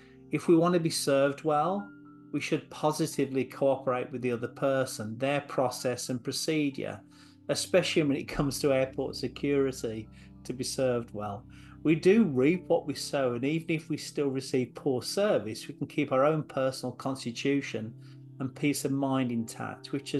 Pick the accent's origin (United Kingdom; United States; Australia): United Kingdom; England; accent: English; I guess I'd be the same, but with an Aussie rather than an English accent.